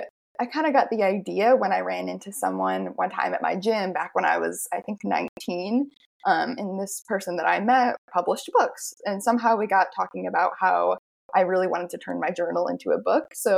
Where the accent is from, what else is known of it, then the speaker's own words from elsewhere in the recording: Massachusetts, United States; So I'm from Massachusetts and the town I'm from is in like Western Massachusetts. So there were really no eating disorder centers in my town.